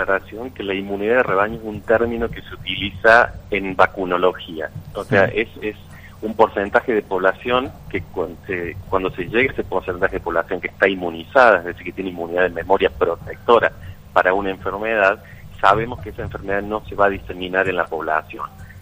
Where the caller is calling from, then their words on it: Córdoba, Argentina; Buenos días. Saludos desde Córdoba.